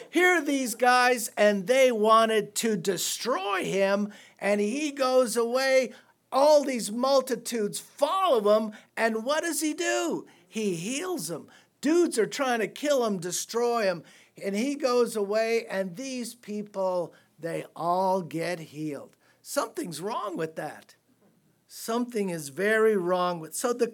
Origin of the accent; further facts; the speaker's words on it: San Francisco, California, United States; born there; I would go home. I was born in San Francisco at a young age, and I would go home.